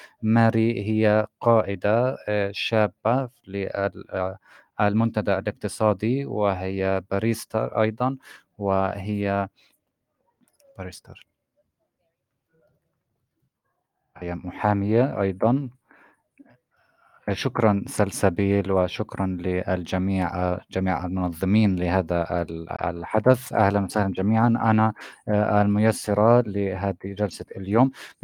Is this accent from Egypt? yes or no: no; Palestine; والأمر أيضا على عاتقنا إحنا كفلسطينيين في الشتات